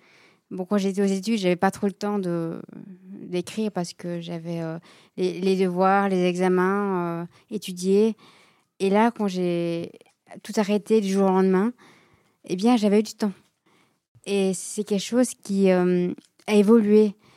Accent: Réchy, Valais, Switzerland; En fait, à la base, je viens de Réchy.

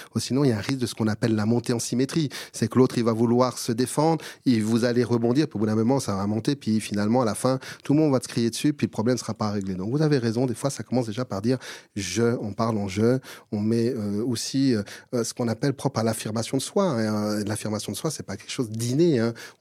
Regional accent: Colombia; Moi, je suis adopté, j'ai été adopté à l'âge de 5 ans, j'ai grandi en Colombie

